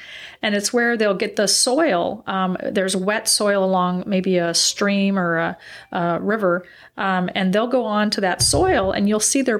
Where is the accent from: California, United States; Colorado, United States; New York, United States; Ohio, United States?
California, United States; Growing up in California, I used to collect caterpillars as an eight-year-old, and I used to put them in the jars and feed them.